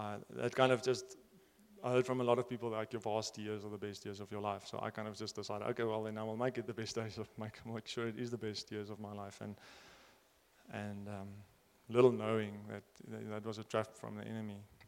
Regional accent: Windhoek, Khomas, Namibia; I grew up in Windhoek. I was born here and grew up in a lovely home.

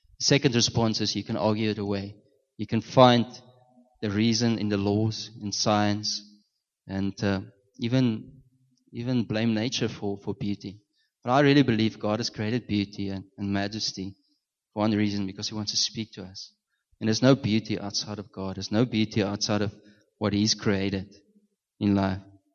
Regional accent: Namibia; I grew up in Namibia, and I grew up on a farm.

